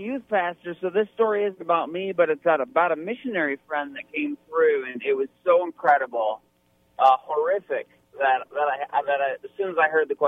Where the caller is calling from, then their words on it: Monterey, Michigan, United States; No, Michigan.